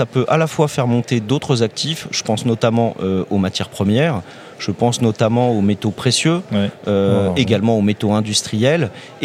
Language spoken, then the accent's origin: French; Paris, Île-de-France, France; Alors, ce n'est pas parce qu'on est parisien et que c'est à côté de chez nous.